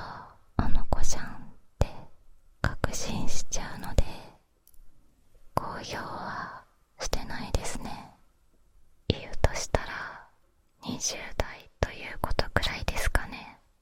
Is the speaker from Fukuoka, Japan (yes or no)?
yes; Fukuoka, Japan; 出身は福岡県です。